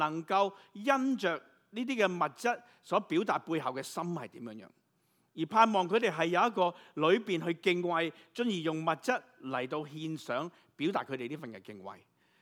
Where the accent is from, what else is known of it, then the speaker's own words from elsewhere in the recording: China; moved away; 我们中国人来的嘛，有自己地方，为什么我们会去了第二个，去了来了一个西方